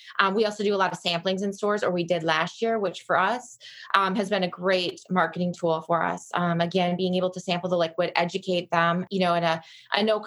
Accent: Minnesota, United States; I'm from Minnesota originally. I live in Wisconsin now.

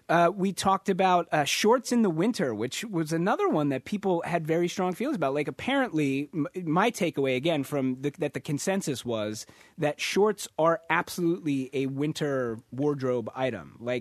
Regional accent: Pennsylvania, United States; But you, like me, have lived here for a long time. In fact, we're both from Pennsylvania.

